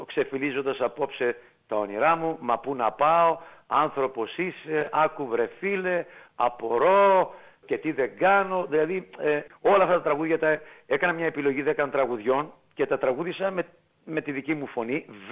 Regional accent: Melbourne, Victoria, Australia; moved away as an adult; now in Sydney, Australia; 18 χρονών ήρθα από τη Μελβούρνη στο Zorba Nightclub

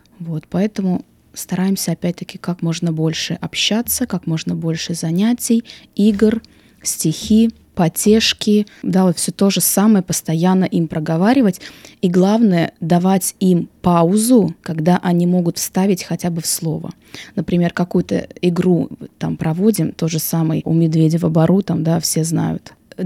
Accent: Russia; moved away as an adult; я из России, работая там логопедом, я наблюдала абсолютно то же самое

